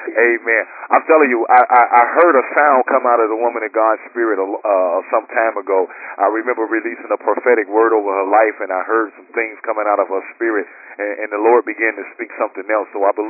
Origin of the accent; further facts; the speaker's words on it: Gary, Indiana, United States; Now, I come from Gary, Indiana. You know, we used to be murder capital of the country.